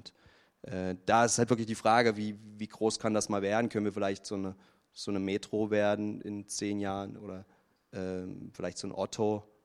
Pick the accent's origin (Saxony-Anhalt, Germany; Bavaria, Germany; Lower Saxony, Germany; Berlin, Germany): Saxony-Anhalt, Germany; Halle; Also warum Halle? Ich bin da geboren. Ja. Das ist meine Heimatstadt.